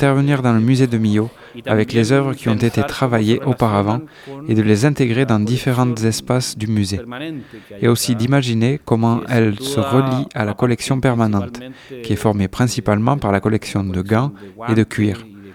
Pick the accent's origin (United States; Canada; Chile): Chile; now in France; Nous venons du Chili, nous sommes une sorte de délégation du musée d'histoire naturelle du Rio Seco et du Museo Campesino, en Movimiento.